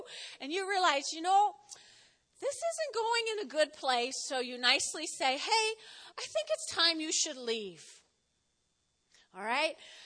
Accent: New Jersey, United States; I'm from Jersey. I have a lot of Irish in me.

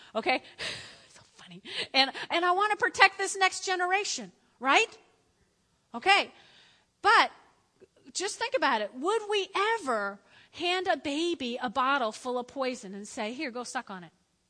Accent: New Jersey, United States; Now, listen, I grew up in North Jersey.

